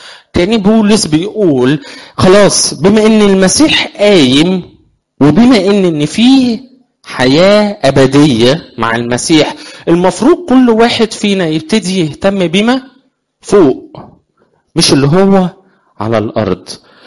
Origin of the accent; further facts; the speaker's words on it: Egypt; احنا كمصريين